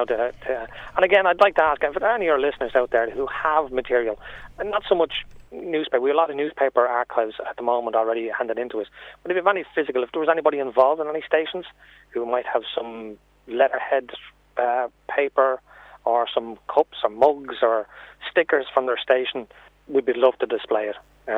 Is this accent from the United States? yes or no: no; Sandymount, Leinster, Ireland; Like, I'm from Sandy Mount, so there's Radio Sandy Mount, and Radio Snowflake was in my area